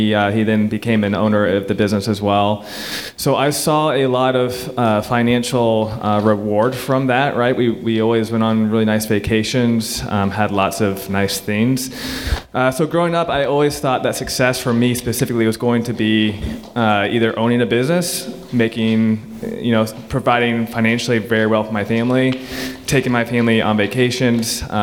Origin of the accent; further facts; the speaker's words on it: Zionsville, Indiana, United States; So growing up, I lived actually not too far from over here. I grew up in Zionsville.